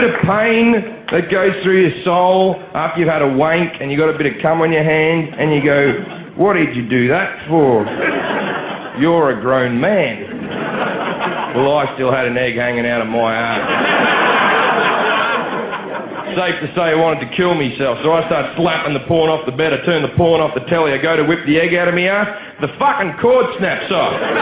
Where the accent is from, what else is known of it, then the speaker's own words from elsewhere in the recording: Australia; My biggest fear was going to hospital in a foreign country with my accent and going, you'll never guess what's happened to me. But being Holland, there's a good chance you could go, you have an egg up your ass? Go join the queue with the other Australians.